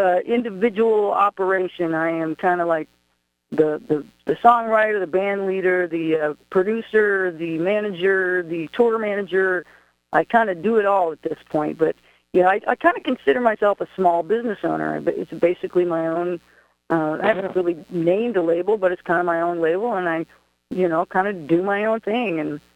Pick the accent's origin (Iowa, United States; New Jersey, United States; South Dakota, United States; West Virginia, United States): West Virginia, United States; Charleston; Well, I grew up in Charleston, West Virginia as a kid